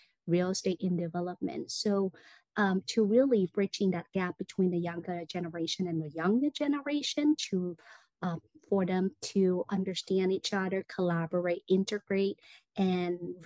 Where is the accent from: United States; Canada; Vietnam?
Vietnam; moved away; I'm an immigrant from Vietnam.